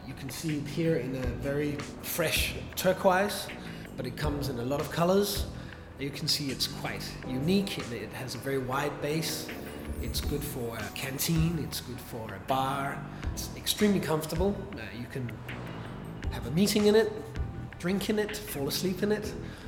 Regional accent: Denmark; moved away as an adult; now in China; When I came here 10 years ago, the taxi drivers here are so friendly. They always ask you, where do you come from? And when I learned how to say Denmark

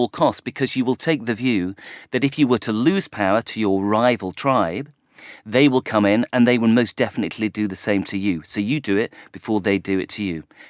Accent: North West England, United Kingdom; I'm a Lancastrian. It's my tribe is from Lancashire in the British Isles. So I'm first Lancastrian. I'm second a British person. I'm third a European, you know.

